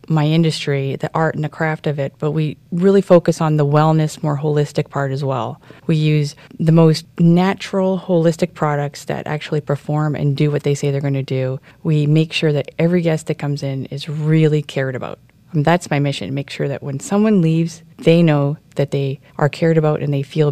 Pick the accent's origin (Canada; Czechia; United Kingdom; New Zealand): Canada; Vancouver, British Columbia; now in Cincinnati, United States; growing up in Vancouver, Canada, in British Columbia, I've been in the industry my whole life.